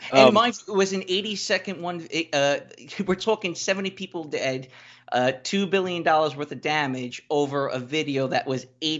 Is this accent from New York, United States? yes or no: yes; New York, United States; I'm from New York, so it's a very foreign land to me.